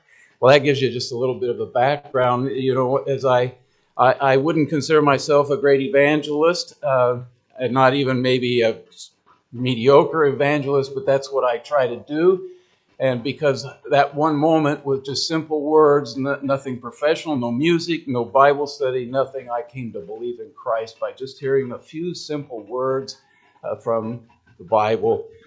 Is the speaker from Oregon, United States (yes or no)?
yes; Oregon, United States; also born or lived in Guam; I'm originally from Oregon. Even though I lived on the island of Guam a long time